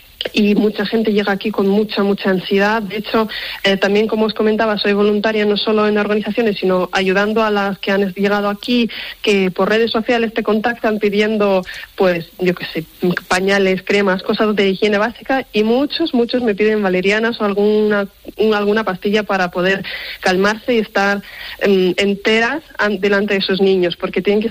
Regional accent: Cherkasy, Cherkasy Oblast, Ukraine; Spanish is a second language; Yo soy del centro de una ciudad que se llama Cherkasy, que es una de las zonas, gracias a Dios, que por ahora está siendo muy estable

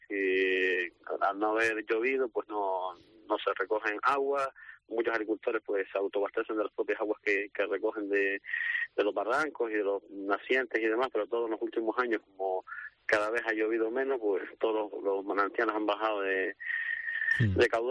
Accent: Teror, Canary Islands, Spain; Bueno, realmente yo soy de Teror, ¿no?

